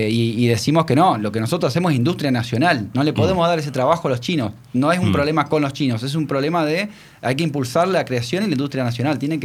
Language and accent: Spanish; Argentina; qué nos pasa a nosotros como argentinos